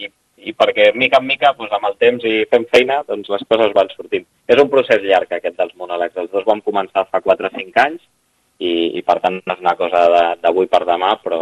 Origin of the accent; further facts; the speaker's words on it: Barcelona, Catalonia, Spain; jo, per exemple, soc de Barcelona, no?